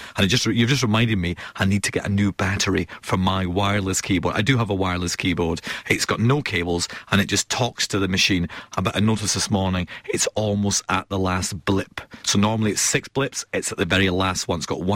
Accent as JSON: {"language": "English", "region": "Scotland", "country": "United Kingdom", "said": "I'm Scottish. I only want to spend £2, £2 on a keyboard."}